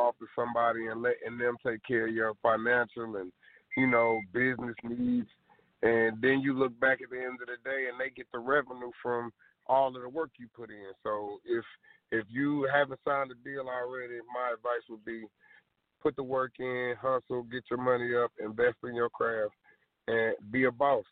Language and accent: English; Charlotte, North Carolina, United States; also born or lived in Danville, United States; Danville, VA. I moved to Charlotte when I was about 9, so you know, I guess I've been here 19 years. So yeah, I'm from Charlotte.